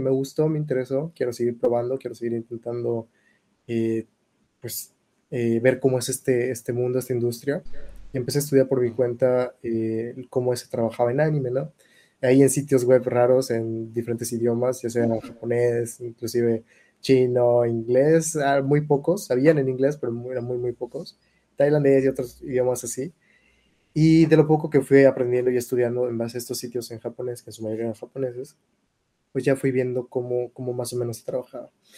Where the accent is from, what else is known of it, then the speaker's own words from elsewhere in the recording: Yucatán, Mexico; yo soy originario de Yucatán. Nací en Yucatán, vivo en Mérida actualmente.